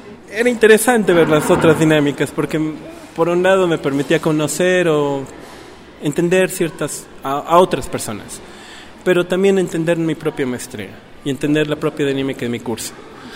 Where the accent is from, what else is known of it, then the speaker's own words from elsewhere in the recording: Bolivia; soy de Bolivia, estoy en la maestría de sociología